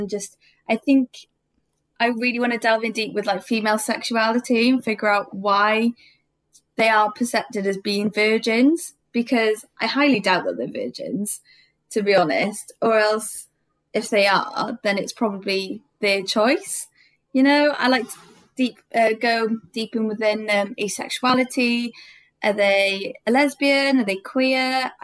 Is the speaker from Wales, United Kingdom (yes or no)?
yes; Cardiff, Wales, United Kingdom; and I'm from Cardiff.